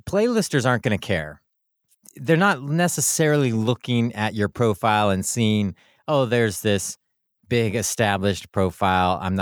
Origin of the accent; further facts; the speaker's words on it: Germany; English is a second language; I am a musician from Germany